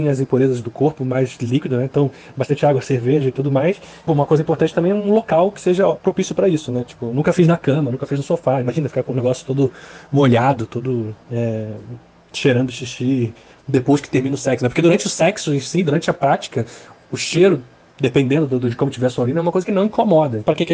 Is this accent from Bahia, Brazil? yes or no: no; Rio de Janeiro, Brazil; Eu sou do Rio de Janeiro, tenho lá na faixa dos 30 e vral anos, hétero, né, cis.